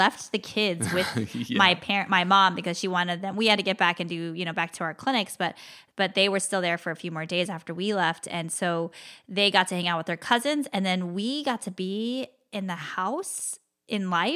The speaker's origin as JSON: {"language": "English", "region": "Arizona", "country": "United States", "said": "and I am from the West Coast and I'm from Arizona."}